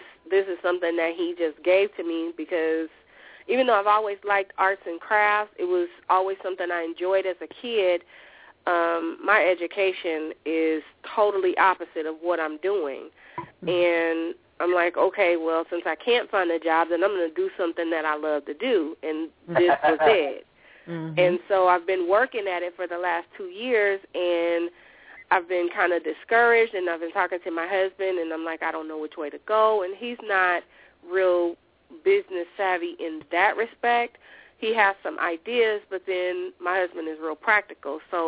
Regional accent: Brunswick, Georgia, United States; I'm from Brunswick, Georgia.

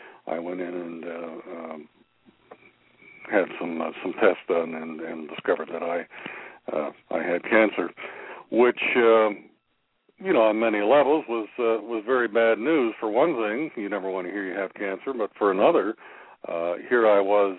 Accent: Canada; Of course, being a Canadian, I was insured up here.

